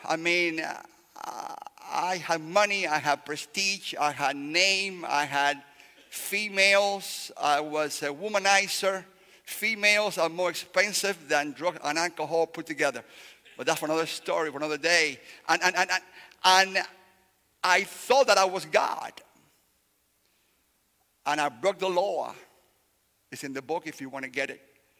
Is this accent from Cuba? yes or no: yes; Cuba; And I came from Cuba, as you heard Jim say to you earlier.